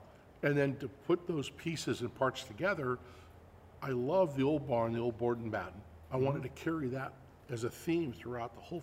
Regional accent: San Mateo, California, United States; The reality is I grew up in San Mateo, about two

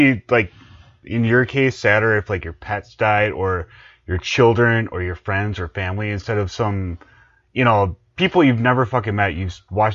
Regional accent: Ireland; Now, I'm Irish. You're Irish by injection.

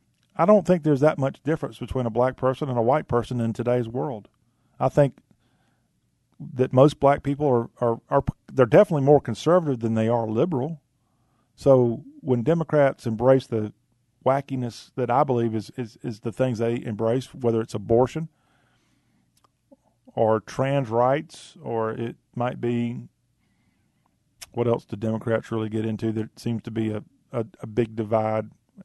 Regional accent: the South, United States; as a Southerner born and bred and raised and plan on likely dying in the South

